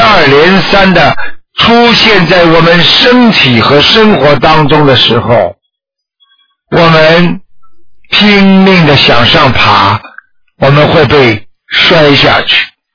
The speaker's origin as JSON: {"language": "Chinese", "country": "China", "said": "我们中国人有句古话叫解铃还需系铃人"}